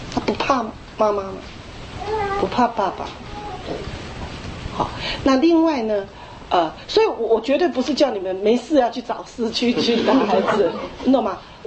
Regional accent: China; 其实我觉得我们中国人很多是该管教的时候没管教，该爱的时候没爱。

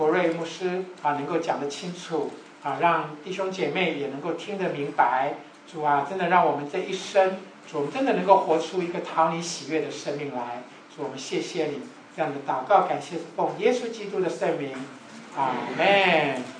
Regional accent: China; 这个我们中国人比较忌讳讲死啊这种东西哈

